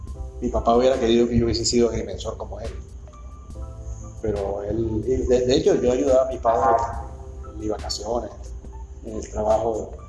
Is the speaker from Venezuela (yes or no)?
yes; Venezuela; moved away as an adult; also born or lived in Bucaramanga, Colombia; now in Puerto Rico; Pero me formé y me desempeñé la mayor parte de mi vida en Venezuela. Hasta el año 1997, cuando me vine a Puerto Rico. O sea, hace ya 22 años de eso.